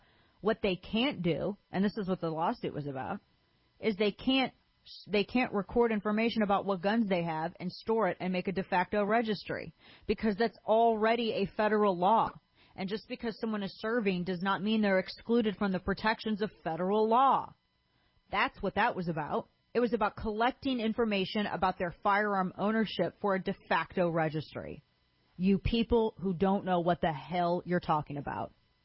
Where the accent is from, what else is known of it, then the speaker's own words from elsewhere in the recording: Missouri, United States; now in Texas, United States; Yeah, I can't go back to my home state of Missouri, and I can't buy a handgun there and then just take it with me, check it in my bag, and take it with me back to Texas.